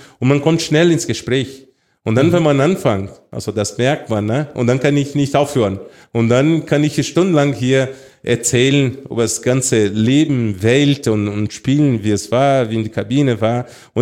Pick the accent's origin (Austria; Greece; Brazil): Brazil; also born or lived in Munich, Germany; Brasilien, ich bin aufgewachsen in Brasilien geboren, aber die Zeit, dass ich hier in Deutschland gelebt habe und sogar in München, das 6 Jahren war